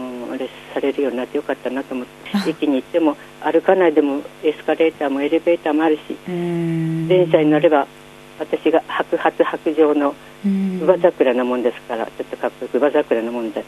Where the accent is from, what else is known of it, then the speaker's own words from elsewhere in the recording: Nagaoka, Niigata, Japan; あの新潟生まれ長岡ですから長岡全部学校もみんな戦災で焼けましたし